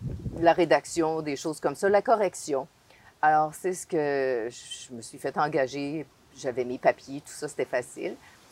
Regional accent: Dégelis, Quebec, Canada; moved away; also born or lived in British Columbia / California; nous, on est partis du Québec depuis belle lurette.

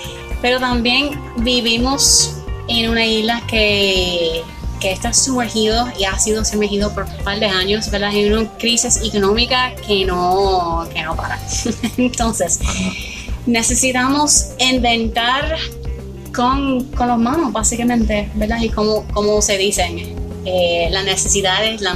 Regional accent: United States; Spanish is a second language; Y la gente no quería hablar conmigo, ¿sabes? Por ser norteamericana.

